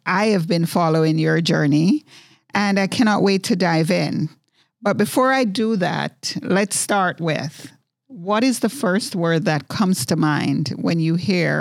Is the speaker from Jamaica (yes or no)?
yes; Jamaica; I am from Jamaica, and in my culture, food is an important part of health and healing.